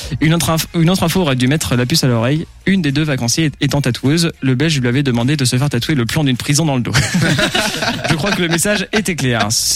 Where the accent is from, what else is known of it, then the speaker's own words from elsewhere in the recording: Pays de la Loire, France; je vous emmène chez moi, en Vendée